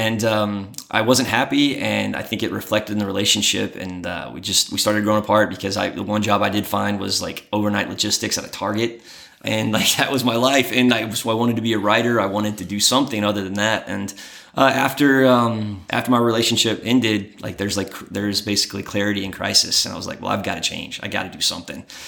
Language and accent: English; Louisiana, United States; now in China; I was born in St. Louis, but I came here from Louisiana. They're like, oh, yeah, what part? And like, there's no reason to tell you. You wouldn't know. I lived about 35, 40 minutes away from Shreveport, Louisiana